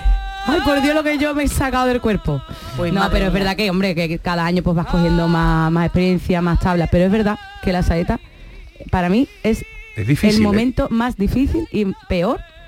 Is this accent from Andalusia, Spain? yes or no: no; Tarragona, Catalonia, Spain; born there; Yo nací en Tarragona, pero yo siempre he dicho que eso es un error.